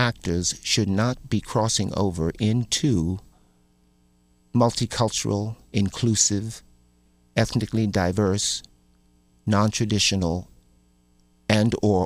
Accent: Baltimore, Maryland, United States; When I was growing up in Baltimore, Washington, D.C. was called Chocolate City, Vanilla Suburbs.

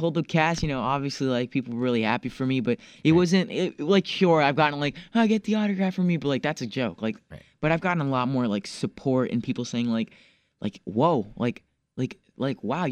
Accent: Clarksburg, Maryland, United States; Dude, I'm a small town kid from Maryland. I'm from Clarksburg, Maryland.

